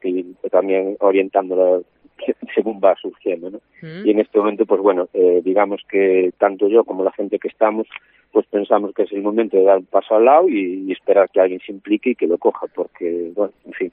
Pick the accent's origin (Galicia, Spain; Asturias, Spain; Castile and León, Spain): Galicia, Spain; Conxo; Yo soy de Conxo de toda la vida